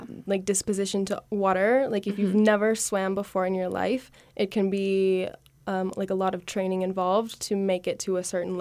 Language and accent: English; Glenwood Springs, Colorado, United States; So I grew up here in the valley. I was born in Glenwood Springs, but live in Newcastle, Colorado, so a little bit down valley. And I was also a graduate of Glenwood Springs High School in 2016.